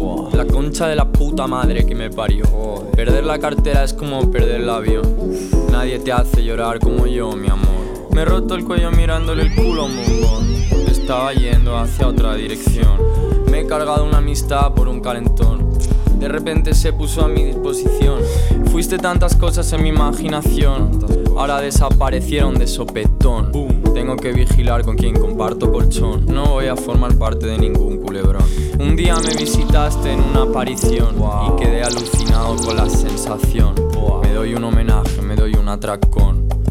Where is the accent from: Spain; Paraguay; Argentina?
Spain; Yo soy español y mi padre es argentino, mi madre es medio italiana.